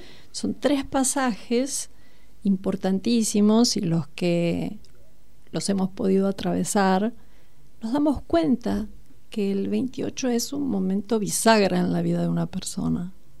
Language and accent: Spanish; Brazil; Spanish is a second language; now in Argentina; No sé si acá en la Argentina existió, porque dado que soy de Brasil, hay cosas que son afines y otras no tanto.